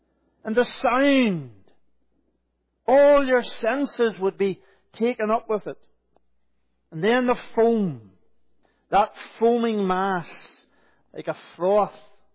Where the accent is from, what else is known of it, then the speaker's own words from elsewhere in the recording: Northern Ireland, United Kingdom; I grew up in Northern Ireland, on the north coast of Northern Ireland, and the Atlantic coast.